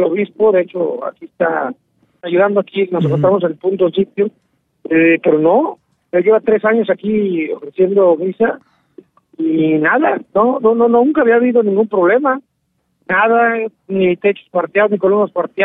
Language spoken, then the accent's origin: Spanish; Tamaulipas, Mexico; como alcalde de Ciudad Madero, como tamaulipeño, como mexicano, me siento orgullosísimo.